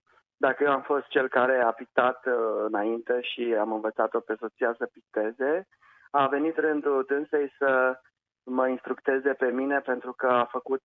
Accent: Anina, Caraș-Severin, Romania; Mi-amintesc doar de un singur eveniment într-o deplasare de-a mea în actualul oraș Bozovici, de lângă Anina, orașul meu natal.

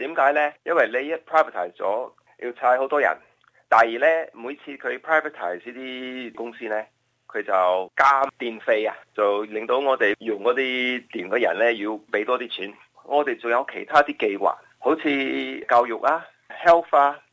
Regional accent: Australia; also born or lived in Hong Kong; 係亞洲人。我喺香港的时候，人哋揾我，你系咪怪佬嚟嘅？睇个人个角度咯，但系自己都觉得我都系澳洲人。就是那个背景有两个血咯。

